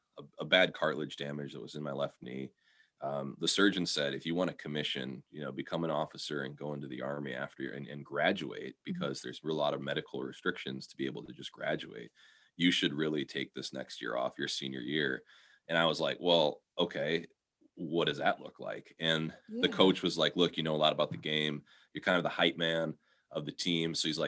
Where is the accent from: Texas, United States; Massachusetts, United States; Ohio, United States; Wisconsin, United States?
Wisconsin, United States; Neenah; And then I took a job with Oshkosh Defense, which I grew up in Neenah.